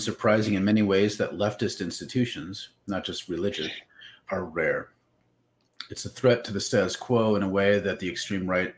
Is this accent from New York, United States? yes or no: no; Minnesota, United States; I'm a Minnesotan, and Lutheranism is the Christendom here.